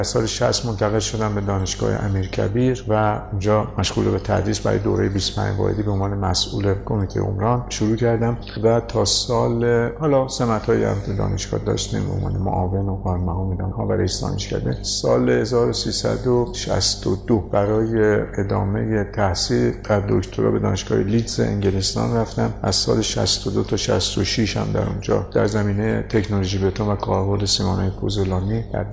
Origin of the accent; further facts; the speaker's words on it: Tehran, Tehran Province, Iran; born there; من بنده سال 1330 تو تهران به دنیا اومدم